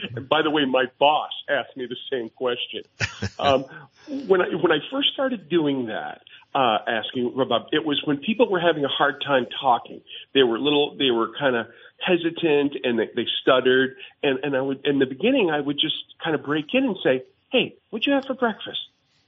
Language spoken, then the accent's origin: English; Montpelier, Vermont, United States; Anyway, I come from Montpelier, Vermont, population 5,000.